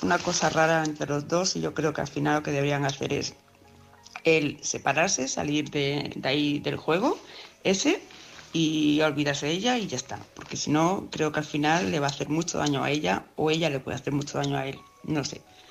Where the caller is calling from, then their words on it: Palma de Mallorca, Balearic Islands, Spain; de Palma de Mallorca.